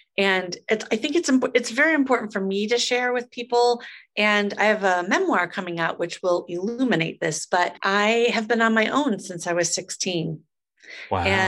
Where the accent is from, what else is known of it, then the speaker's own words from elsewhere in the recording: Des Moines, Iowa, United States; Des Moines, Iowa.